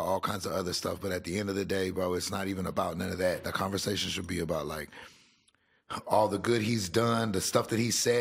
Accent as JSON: {"language": "English", "town": "Corpus Christi", "region": "Texas", "country": "United States", "tie": "born or raised there", "also_born_or_lived": "Kingsville, United States / Austin, United States", "said": "I'm from Texas. I'm from South Texas. I grew up in Corpus Christi. I was born in Kingsville."}